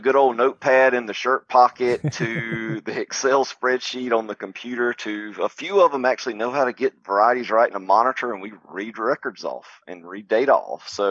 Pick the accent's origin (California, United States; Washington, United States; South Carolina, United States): South Carolina, United States; So I live down here in South Carolina, grew up farming.